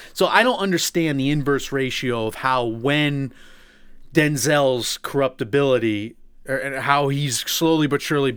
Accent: Connecticut, United States; But we're from Connecticut.

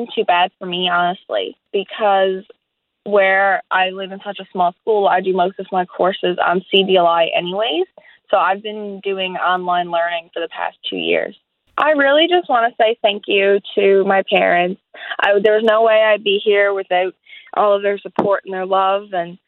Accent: Fogo Island, Newfoundland and Labrador, Canada; I'm from Fogo Island, Newfoundland. I go to school at Fogo Island Central Academy. I'm a grade 12 student

